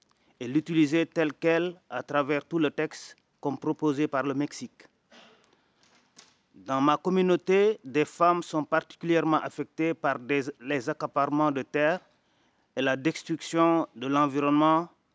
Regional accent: Senegal; je suis du Sénégal.

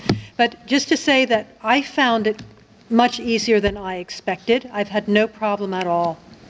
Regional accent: United States; now in France; my hand first because I'm American.

